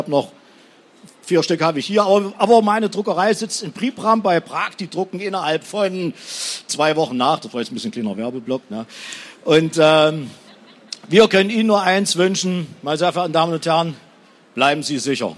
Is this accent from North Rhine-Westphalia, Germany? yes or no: no; Arnstadt, Thuringia, Germany; Ich komme aus Arnstadt.